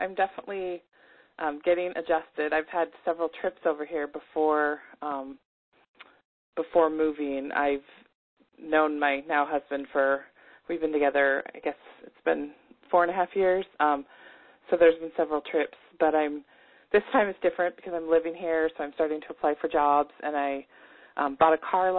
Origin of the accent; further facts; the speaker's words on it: Washington, United States; moved away; also born or lived in Alaska; I grew up in Washington State, but I lived in Alaska for 20 years and raised my kids there.